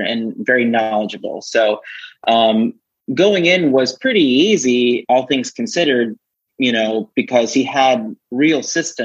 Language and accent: English; Georgia, United States; And even though I grew up in Georgia, I had really never spent any time in Athens.